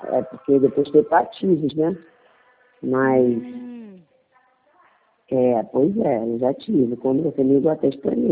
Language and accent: Portuguese; Petrópolis, Rio de Janeiro, Brazil; Eu era de Petrópolis. Na verdade, eu sou de Petrópolis, né?